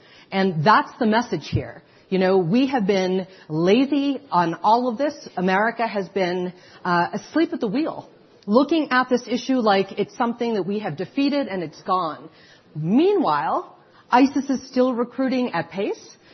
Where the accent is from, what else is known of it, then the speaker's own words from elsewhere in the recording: Massachusetts, United States; I grew up outside of Boston. I'm obviously an American.